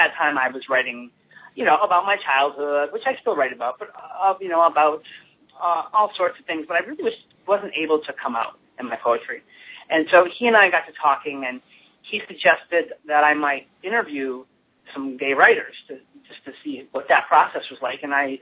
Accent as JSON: {"language": "English", "region": "Midwest", "country": "United States", "tie": "born or raised there", "said": "a lot of my poetry draws on really rich images from growing up in the Midwest as a young gay boy."}